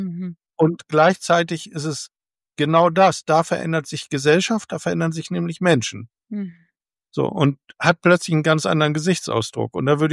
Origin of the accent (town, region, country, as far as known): Germany